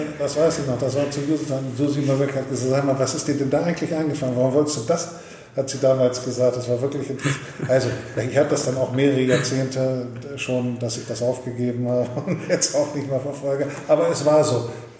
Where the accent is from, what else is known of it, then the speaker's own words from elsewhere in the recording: Lower Saxony, Germany; ich komme ja aus Niedersachsen